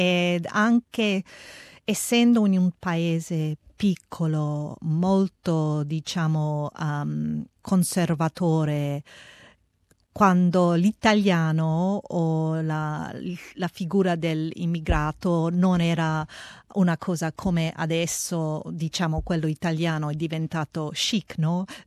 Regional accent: Mildura, Victoria, Australia; io sono nata qui in Australia. Io vengo da Mildura, precisamente da un piccolo paese che si chiama Burunga, dove mio padre si è basato con i suoi genitori dall'Italia negli anni 50.

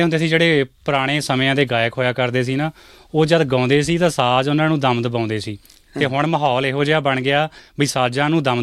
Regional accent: Narangwal, Punjab, India; ਮੇਰਾ ਪਿੰਡ ਨਾਰੰਗਵਾਲਾ ਕਿਲਾ ਰਾਏਪੁਰ ਦੇ ਬਿਲਕੁਲ ਨਾਲ

